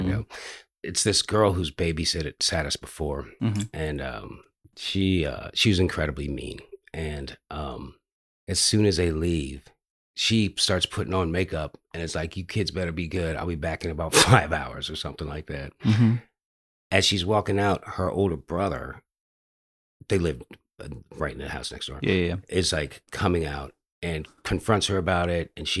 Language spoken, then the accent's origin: English; Philadelphia, Pennsylvania, United States; born there; No, I was born in Philadelphia.